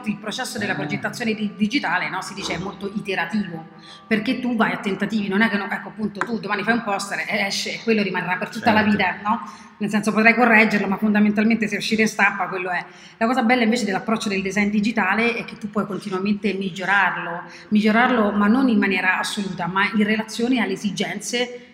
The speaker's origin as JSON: {"language": "Italian", "town": "Rome", "region": "Lazio", "country": "Italy", "tie": "born or raised there", "said": "Io da Roma, sono nata a Roma, insomma, sempre stata a Roma, mai spostata, mi piace."}